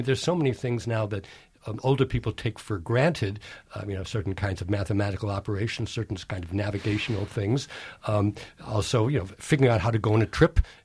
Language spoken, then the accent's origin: English; Scranton, Pennsylvania, United States; I grew up in Scranton, Pennsylvania, coal mining district.